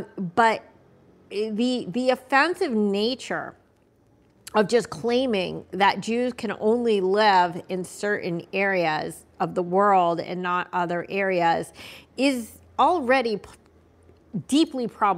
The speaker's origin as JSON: {"language": "English", "country": "United States", "tie": "born there", "said": "I'm so blessed and proud and lucky to have been born in this country and to be an American."}